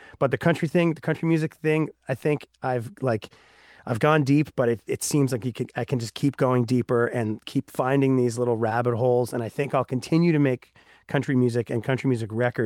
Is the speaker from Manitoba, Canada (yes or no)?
no; Ontario, Canada; growing up in the suburbs, I grew up in Southern Ontario.